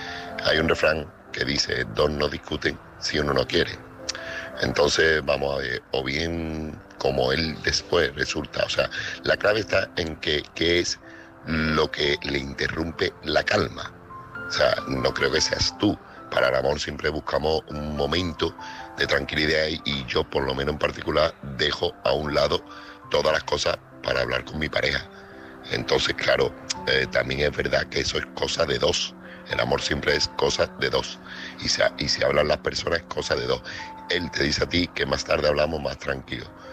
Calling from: Seville, Andalusia, Spain; corresponsal de Sevilla. Buenas madrugadas.

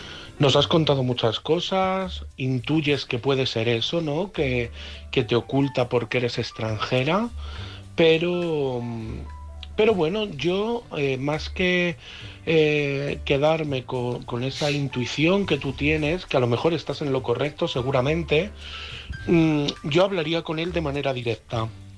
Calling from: Madrid, Community of Madrid, Spain; de Madrid

